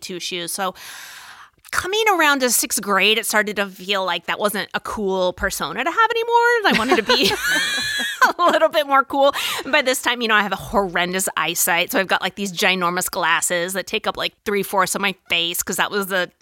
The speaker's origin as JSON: {"language": "English", "town": "Phoenix", "region": "Arizona", "country": "United States", "tie": "born or raised there", "said": "So I grew up in Phoenix, Arizona, and lived in a little subdivision, like a little HOA neighborhood."}